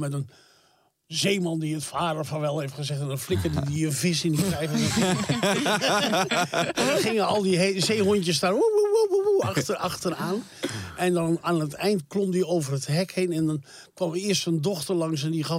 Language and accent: Dutch; Harderwijk, Gelderland, Netherlands; born there; Nee, ik ben geboren in Harderwijk.